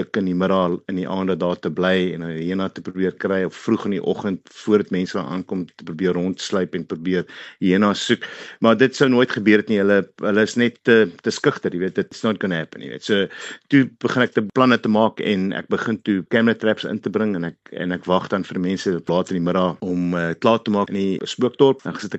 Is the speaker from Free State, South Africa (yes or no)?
no; Pretoria, Gauteng, South Africa; now in London, United Kingdom; Hier's 'n boerseun van Suid-Afrika wat nou begin dinge doen en jy weet, hier so in Londen.